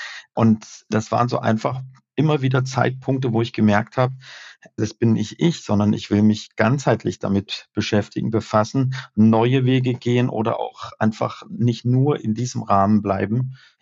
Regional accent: Thuringia, Germany; Und dann, das war damals in Thüringen, wo ich herkomme, auch ursprünglich.

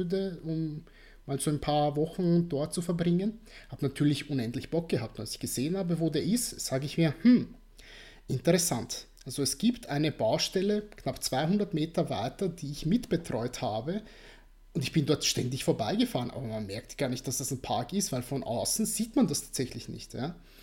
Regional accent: Vienna, Austria; born there; Und ich, der geboren ist in Wien und diese Stadt eigentlich kennt

